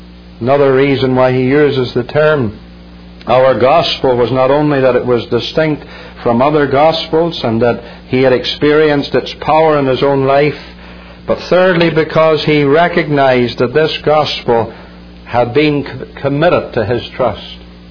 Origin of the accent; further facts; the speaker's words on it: Ireland; and being an Irishman, I'm no expert in English grammar.